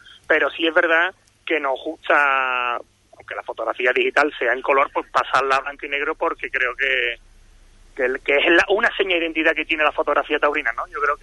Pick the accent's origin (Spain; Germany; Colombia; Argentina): Spain; Seville, Andalusia; obviamente pues es bastante subjetivo porque soy de Sevilla, somos de Sevilla